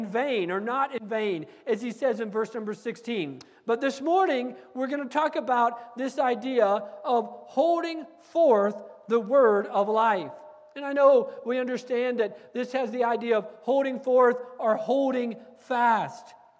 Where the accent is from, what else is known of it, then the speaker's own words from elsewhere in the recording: United States; I was a missionary kid growing up on the Navajo Indian Reservation, and by the time I'd spent a lot of my life there, I was completely done living as a missionary kid.